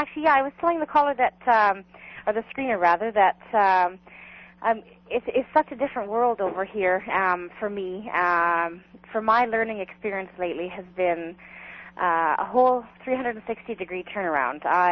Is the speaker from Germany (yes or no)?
no; Canada; I'm Canadian, yes.